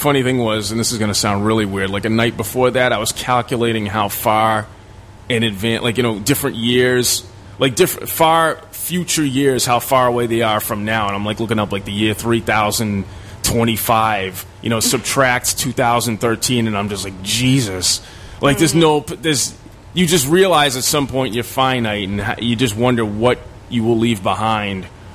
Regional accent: Watertown, Massachusetts, United States; I mean, I grew up in Watertown, the scene

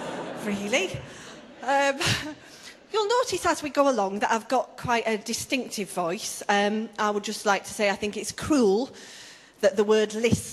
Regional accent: Bradford, Yorkshire and the Humber, United Kingdom; I'm actually originally from Bradford

